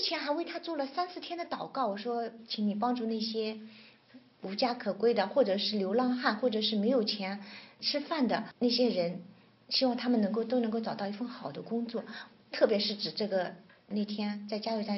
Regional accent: China; 我说我是个中国人，我不是韩国人。

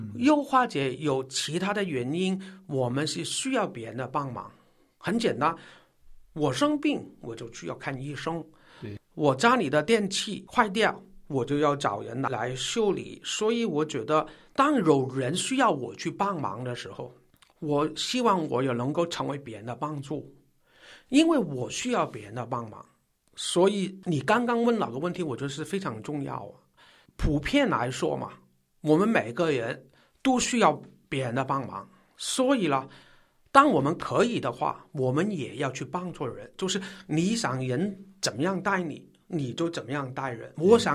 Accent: Hong Kong; accent: Cantonese; 你们也可能知道我是从香港来的啊，所以呢，我的普通话有很重的白话的口音。

